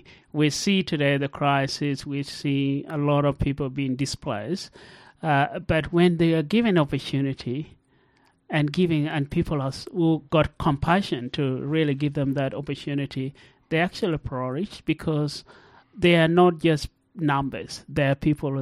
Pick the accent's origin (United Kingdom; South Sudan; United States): South Sudan; born there; I was born in South Sudan. I was part of that generation that was born into wars. That was in the early 80s.